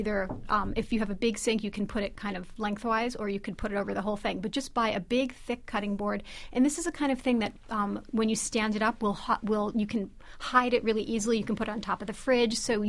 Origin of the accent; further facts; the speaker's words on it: New York, United States; I try to write all my recipes, not making that assumption, maybe because I'm from New York.